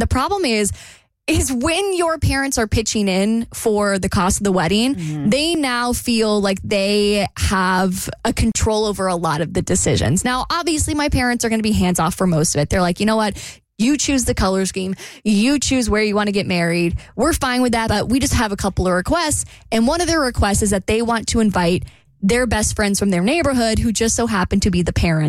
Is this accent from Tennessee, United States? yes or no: no; Jacksonville, Florida, United States; So at this point in time, my entire family lived in Jacksonville, which is my hometown.